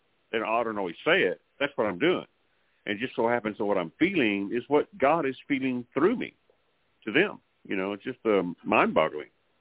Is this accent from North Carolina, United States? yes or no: no; Farwell, Texas, United States; My dad and I were in my hometown, right, where I don't live anymore, of course, and in Farwell, Texas.